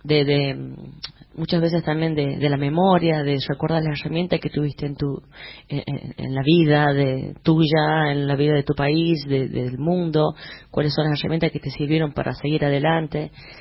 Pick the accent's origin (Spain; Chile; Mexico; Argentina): Argentina; La Rioja; me quitó la cercanía física de mi mamá, de mi papá, de los cerros, de mis alumnos en la costa riojana, en el profesorado de arte, de mis libros en mi biblioteca, porque tenía una biblioteca a cargo en La Rioja, en el profesorado